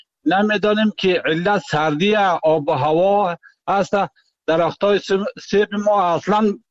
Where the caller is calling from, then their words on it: Panjab, Bamyan, Afghanistan; در ولسوالی پنجاب یک ولسوالی ولایت ما